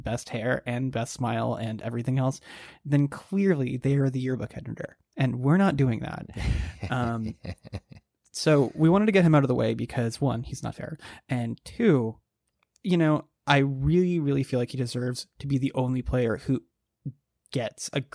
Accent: Canada; because as a Canadian citizen, nice. And at that time not an American citizen

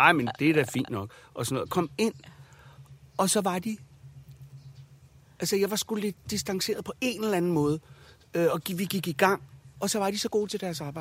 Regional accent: Amager, Capital Region of Denmark, Denmark; jeg voksede op ude på Amager.

